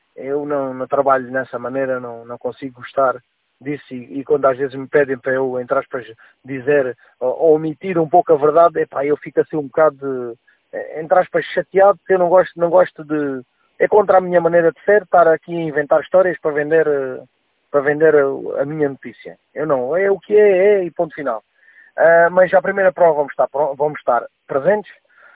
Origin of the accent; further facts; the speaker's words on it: Portugal; o meu nome, assim lá muito a longe, fui descendente de italiano, fui, mas sou português.